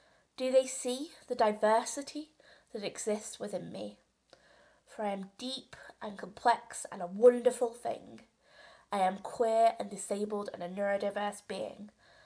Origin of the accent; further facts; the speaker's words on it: United Kingdom; I am British, from the Isles of Albion, where the boats came from, the colonial power, the origins of the genocide, the atrocity.